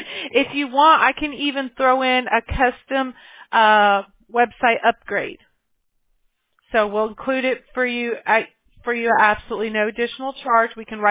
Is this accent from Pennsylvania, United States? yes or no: no; Mobile, Alabama, United States; born there; I was born in Mobile.